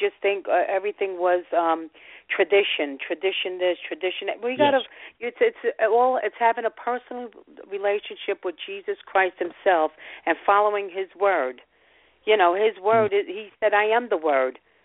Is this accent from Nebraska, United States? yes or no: no; Brooklyn, New York, United States; I'm from Brooklyn.